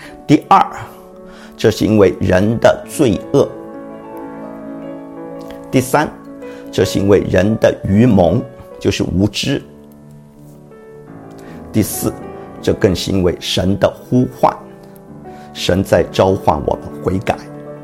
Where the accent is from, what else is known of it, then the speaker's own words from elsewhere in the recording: China; 所以我们中国人秦始皇不甘与草木同朽